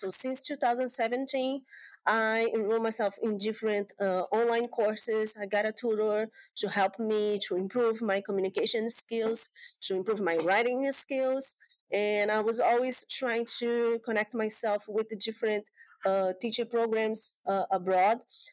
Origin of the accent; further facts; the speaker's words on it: Brazil; English is a second language; now in Fayetteville, United States; I am calling from Fayetteville in North Carolina.